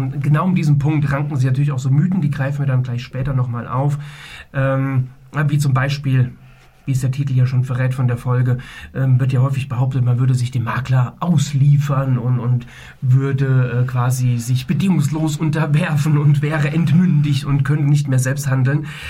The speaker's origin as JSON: {"language": "German", "region": "North Rhine-Westphalia", "country": "Germany", "said": "wie man bei uns im Siegerland sagt."}